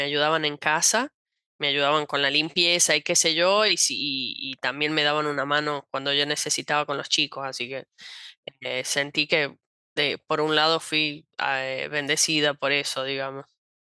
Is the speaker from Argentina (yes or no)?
yes; Argentina; now in Brazil; siendo argentino, digamos, escribiendo español. Entonces, creo que me hice grandes amigas aquí en Brasil